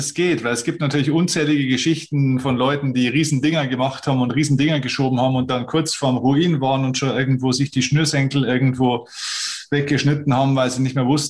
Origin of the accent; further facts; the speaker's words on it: Bavaria, Germany; sagt man bei uns in Bayern